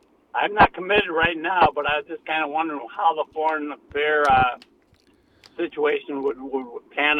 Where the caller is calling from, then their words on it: Wausau, Wisconsin, United States; from Wausau.